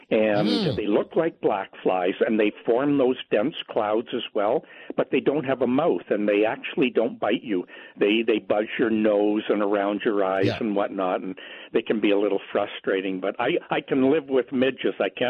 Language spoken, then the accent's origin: English; Haliburton, Ontario, Canada; I grew up in the Halliburtons, and they're nothing like that up here.